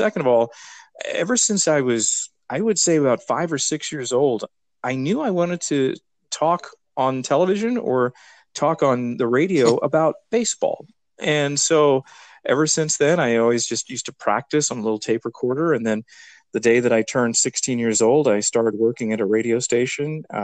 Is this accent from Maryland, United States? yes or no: no; Victoria, Texas, United States; I'm from Victoria, born and raised, and went to school, high school there at the private Catholic high school, St. Joseph